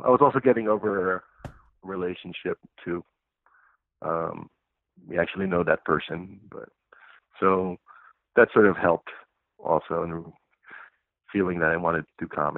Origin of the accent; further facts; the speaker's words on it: Passaic, New Jersey, United States; I grew up in Passaic, but I went to, for grade school, went to a Catholic school in Wellington, New Jersey, which was the neighboring town in Passaic. And that town was like nearly 80% Polish. So I grew up, you know, with friends who are Polish